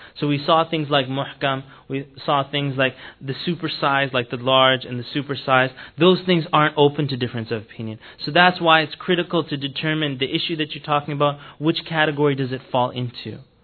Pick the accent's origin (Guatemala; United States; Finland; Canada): Canada; I'm from Canada. We're like the nicest people in this continent here.